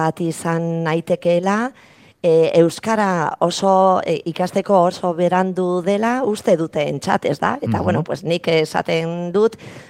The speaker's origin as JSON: {"language": "Basque", "town": "Barakaldo", "region": "Basque Country", "country": "Spain", "second_language": "Basque", "said": "ni Barakaldokoa naiz, eta gure belaunaldian, geneukan euskaraz edo euskara aukera ikasteko"}